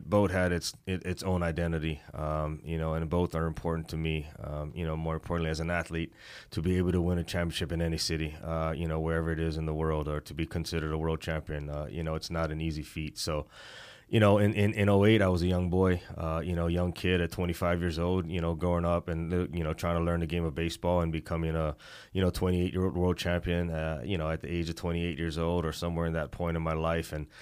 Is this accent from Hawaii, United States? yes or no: yes; Hawaii, United States; I think I tell people growing up in Hawaii, being a warrior and having that mentality